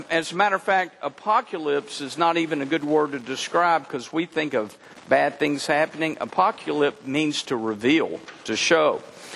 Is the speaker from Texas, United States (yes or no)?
yes; Texas, United States; I'm a Texan.